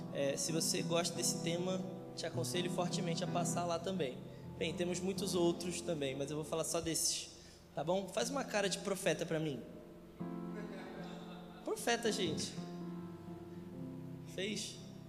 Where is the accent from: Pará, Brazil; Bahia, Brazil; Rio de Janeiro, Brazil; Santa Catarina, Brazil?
Rio de Janeiro, Brazil; now in São Paulo, Brazil; Atualmente nós estamos em São Paulo. Eu sou carioca, você vai ver eu chiando um pouquinho. Eu não tenho tanto sotaque, não.